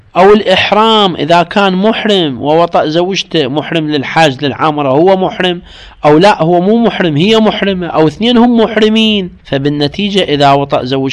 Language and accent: Arabic; Iraq; خصوصا حرب الكويت أيضا عندنا بالعراق